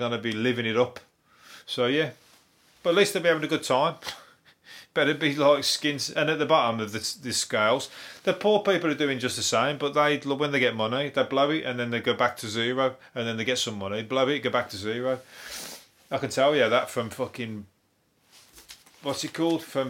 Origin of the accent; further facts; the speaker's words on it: Birmingham, West Midlands, United Kingdom; I'm from the Wild West Midlands, which is Birmingham. Birmingham, massive. Birmingham is massive. Second biggest city in the country.